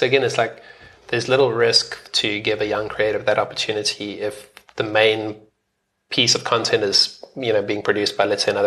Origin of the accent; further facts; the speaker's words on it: South Africa; Yeah. And the benefit then is, like, you can make that argument as a South African.